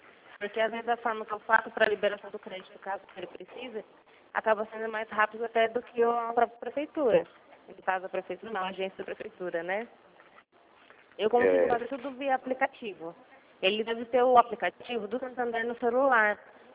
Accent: Araçatuba, São Paulo, Brazil; Eu sou aqui de Araçatuba, interior de São Paulo.

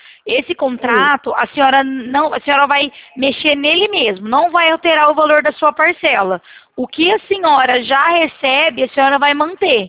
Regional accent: Limeira, São Paulo, Brazil; Eu sou de Limeira

